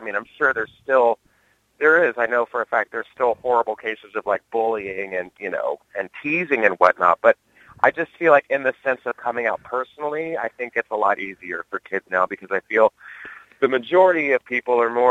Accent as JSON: {"language": "English", "region": "Texas", "country": "United States", "tie": "born or raised there", "said": "I think I talked about growing up in Texas."}